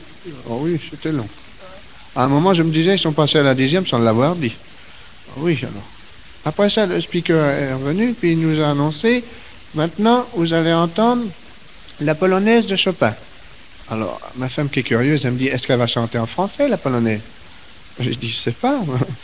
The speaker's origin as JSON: {"language": "French", "country": "France", "said": "Moi, je suis français."}